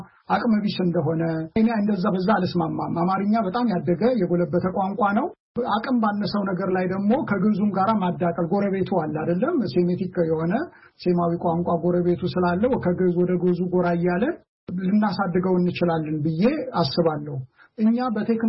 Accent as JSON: {"language": "Amharic", "region": "Addis Ababa", "country": "Ethiopia", "tie": "born or raised there", "said": "እኔ ወልጄ ያደኩት አዲስ አበባ ነው የአማርኛ ቋንቋዬ ነው ብዬ ነው ማምነው። ሌሎችንም ቋንቋዎች ግዕዝም ቋንቋዬ ነው ብዬ ነው ማምነው። ግዕዝም ብዙ ገብቼ ባልሄድም ተምሬያለሁ፣ አማርኛም ተምሬያለሁ። ሌሎችንም አንዳንድ ቋንቋዎችን የአገር ቤት የሚነገሩ ቋንቋዎች አውቃለሁ።"}